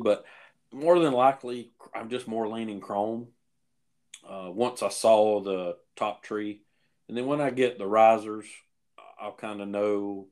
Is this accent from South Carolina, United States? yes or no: yes; Cowpens, South Carolina, United States; my old buddy Chris from CNC Thunder here in my hometown of Cowpen, South Carolina.